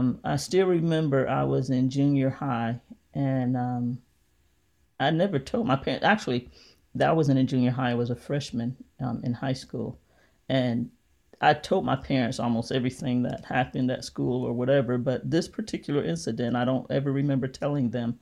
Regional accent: Chicago, Illinois, United States; also born or lived in Indianapolis; growing up in Chicago, the YMCA that we took swimming lessons from

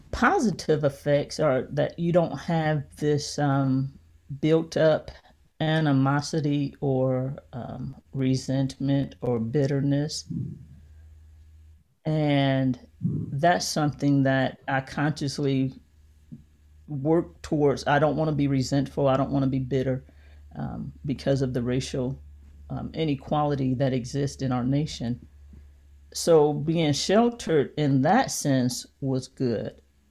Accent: Chicago, Illinois, United States; also born or lived in Indianapolis; growing up in Chicago, the YMCA that we took swimming lessons from

